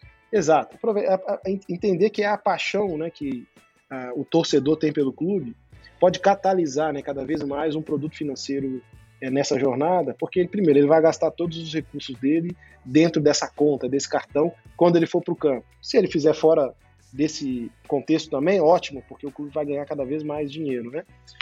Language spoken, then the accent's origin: Portuguese; Minas Gerais, Brazil; now in São Paulo, Brazil; Como bom mineiro, né? Frequentava lá o estádio, por mais que mora em São Paulo